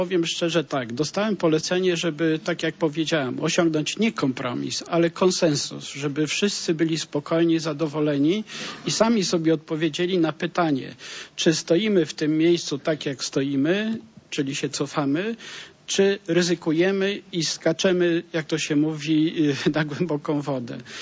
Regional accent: Poznań, Greater Poland Voivodeship, Poland; bo jestem z Poznania

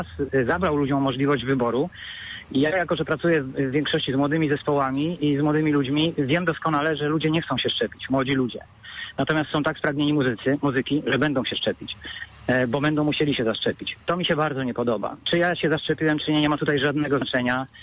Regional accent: Wrocław, Lower Silesian Voivodeship, Poland; a jestem z Wrocławia.

